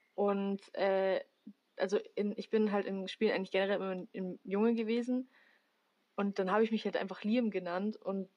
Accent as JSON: {"language": "German", "country": "Germany", "said": "ich bin 16 Jahre alt, ich komme aus Deutschland."}